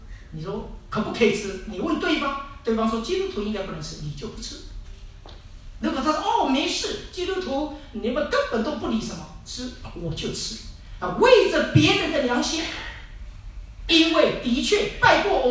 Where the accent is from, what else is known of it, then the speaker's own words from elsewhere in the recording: Singapore; also born or lived in Taiwan; now in Australia; 台湾人。我在台湾出生，在新加坡长大，在澳洲成熟，不知道在哪里烂。